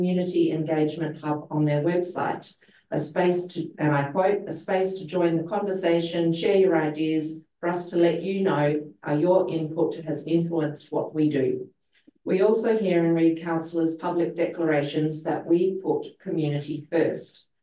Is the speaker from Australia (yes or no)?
yes; Balham, Australia; and I'm from Balham.